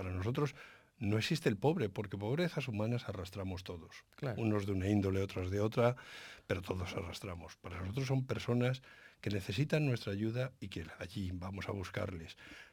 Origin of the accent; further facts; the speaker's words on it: Madrid, Community of Madrid, Spain; moved away as an adult; now in Alicante, Spain; desde Madrid, mi tierra natal, hasta los muchos años que ya llevo viviendo en Alicante